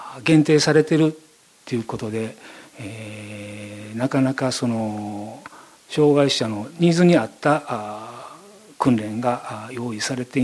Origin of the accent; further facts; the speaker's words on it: Wakayama, Japan; 特に私和歌山なんですけども、和歌山にはそんなとこ一切ありません